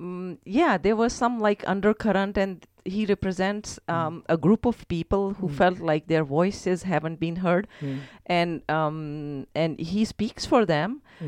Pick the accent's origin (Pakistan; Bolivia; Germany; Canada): Pakistan; English is a second language; now in Fargo, United States; She says, no, but where are you originally from? So, of course, I had to say, Pakistan. And then she says, welcome. And I said, I laughed. I said, I've been here for 20 years, you know. I'm not new here